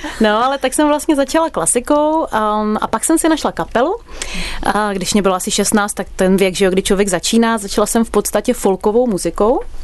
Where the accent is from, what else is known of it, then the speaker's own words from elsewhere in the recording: Prague, Czechia; Holky jsou z Jablonce většinou, já jsem Pražanda, ale ještě nejsem nejdál.